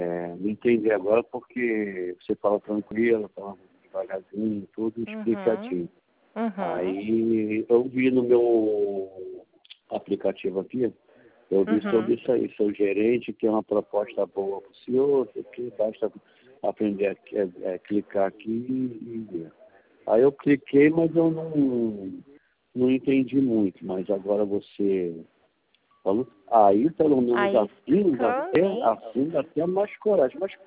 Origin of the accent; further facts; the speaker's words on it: Rio de Janeiro, Brazil; Cariocão é. Carioca da Gema, a gente conhece o sotaque de longe.